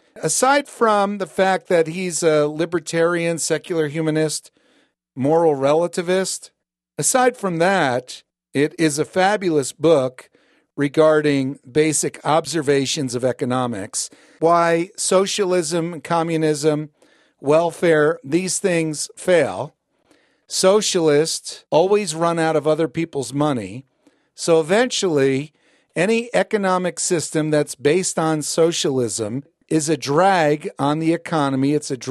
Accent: New Jersey, United States; also born or lived in New York City; I grew up in New Jersey, New York City, an Italian family.

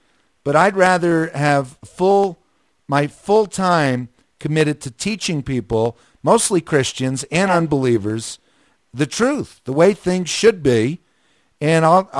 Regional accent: Hawthorne, New Jersey, United States; Hawthorne, New Jersey. I grew up in Hawthorne, New Jersey.

